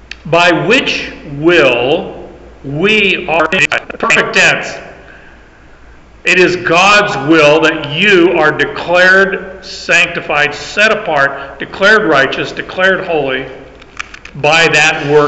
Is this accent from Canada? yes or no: yes; Canada; Yeah, I'm a Canadian.